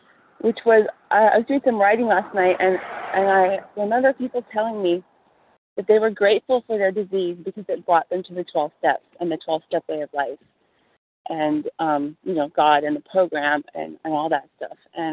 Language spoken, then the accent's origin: English; Los Angeles, California, United States; I'm a compulsive overeater with a history of anorexia and bulimia, and I am from East Los Angeles, California.